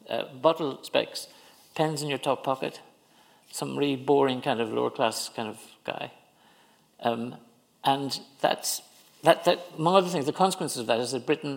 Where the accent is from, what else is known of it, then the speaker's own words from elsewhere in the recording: Tralee, Munster, Ireland; I became an engineer, but I grew up in Tralee, down the road.